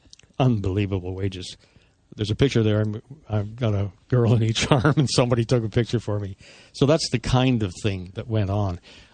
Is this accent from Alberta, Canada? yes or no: yes; Calgary, Alberta, Canada; born there; I mean, I was born in Calgary. A little stubble jumper from the Canadian prairies introduced in a nightclub in Manchester, England.